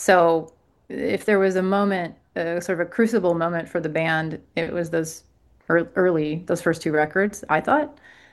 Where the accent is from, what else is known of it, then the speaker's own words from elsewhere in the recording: Oklahoma, United States; Well, I'm from Oklahoma. I was in high school in the 90s.